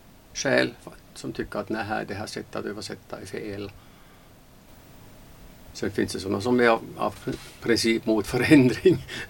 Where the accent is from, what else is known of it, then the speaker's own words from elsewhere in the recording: Baden-Württemberg, Germany; Swedish is a second language; now in Sweden; vi flyttade från Waldön till Oberaisersheim i Tyskland och det ena är alltså Baden, man talar alltså en dialekt som heter Badisch och sen flyttade vi över gränsen till en dialekt som heter Schwäbisch.